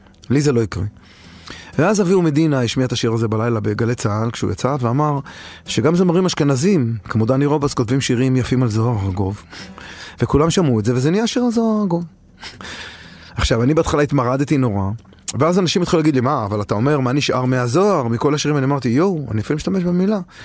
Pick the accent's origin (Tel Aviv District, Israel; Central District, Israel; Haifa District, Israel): Central District, Israel; Rehovot; זה בית הכנסת שלי ברחובות, והילדות שלי ברחובות